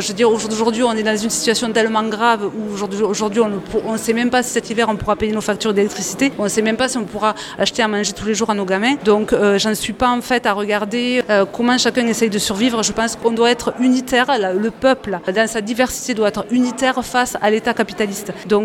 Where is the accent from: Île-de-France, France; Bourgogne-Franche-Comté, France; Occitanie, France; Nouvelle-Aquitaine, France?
Occitanie, France; Moi je viens d'Ariège et par exemple sur l'Ariège on crée énormément de choses